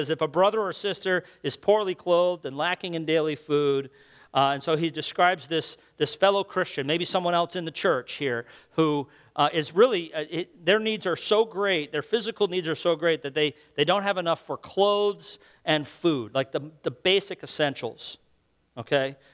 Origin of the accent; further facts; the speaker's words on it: New England, United States; I'm from New England. That doesn't happen out in New England.